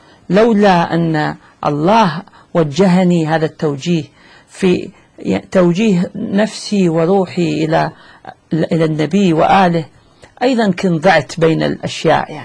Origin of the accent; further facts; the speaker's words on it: Iraq; أنا باعتباري عراقي